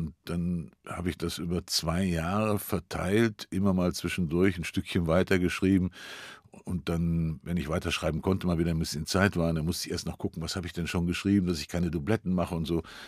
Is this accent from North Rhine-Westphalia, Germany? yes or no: yes; Cologne, North Rhine-Westphalia, Germany; born there; Köln ist meine Heimatstadt. Hier bin ich geboren, zwar erst mit 13 Jahren wieder hierher gekommen, einfach kriegsbedingt.